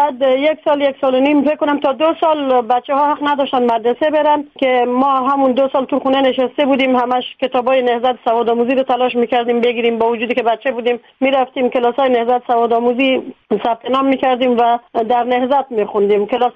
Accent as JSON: {"language": "Persian", "country": "Afghanistan"}